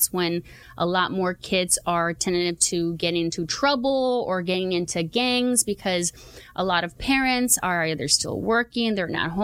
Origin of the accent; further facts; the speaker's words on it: Huntington Park, California, United States; HP. Was born and raised in Huntington Park, and I went to that elementary, to the middle school, and to the high school.